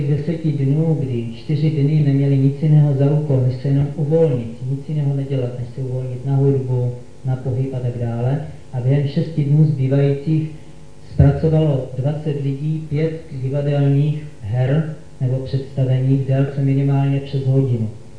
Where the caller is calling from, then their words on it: Brno, South Moravian Region, Czechia